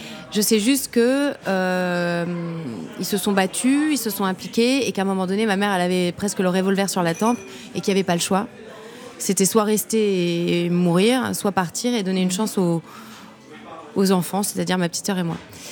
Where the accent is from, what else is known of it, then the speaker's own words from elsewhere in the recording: Auffargis, Île-de-France, France; J'ai grandi à Auffargis, dans un petit village en Yvelines. Et j'allais au collège aux essarts le roi.